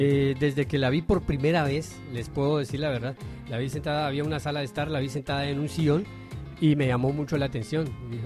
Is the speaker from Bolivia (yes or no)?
no; Guatemala; Y yo también soy de Guatemala